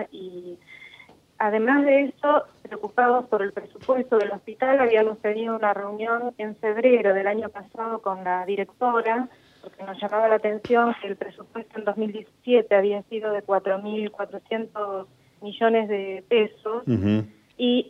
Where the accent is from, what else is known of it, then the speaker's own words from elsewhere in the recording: Quilmes, Buenos Aires Province, Argentina; Mira, soy de Quilmes